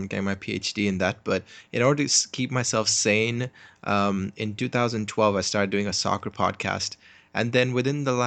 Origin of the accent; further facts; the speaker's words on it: India; I grew up in India